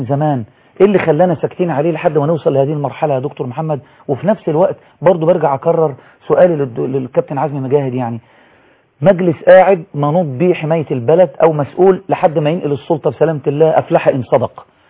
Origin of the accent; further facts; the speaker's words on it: Egypt; انا من مصر